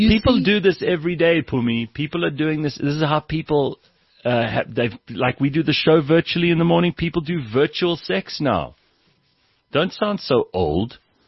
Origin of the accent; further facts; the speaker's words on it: Pretoria, Gauteng, South Africa; I grew up in Pretoria.